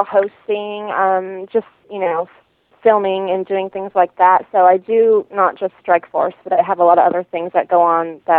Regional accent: Idaho, United States; he's from my hometown in Idaho.

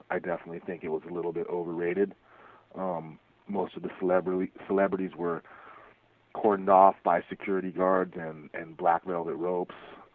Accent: San Jose, California, United States; And being from San Jose, Strikeforce likes to promote me in my hometown

